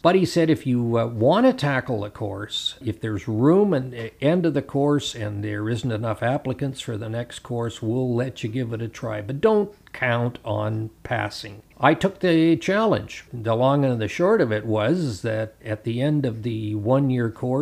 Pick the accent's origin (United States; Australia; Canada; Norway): Canada; Vancouver, British Columbia; I grew up in South Vancouver, attended John Oliver High School.